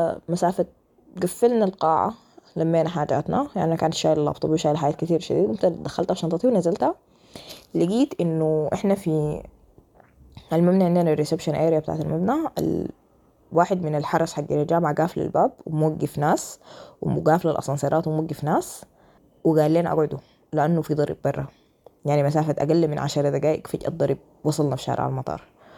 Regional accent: Khartoum, Sudan; now in Cairo, Egypt

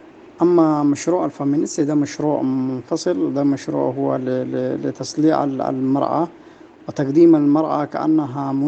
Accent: Sudan; الأبوية عندنا في السودان هي لتصحيح المسار الأخلاقي ولتربية النشء في القالب الأدبي والغيمي المتوارث من بين الشعوب السودانية

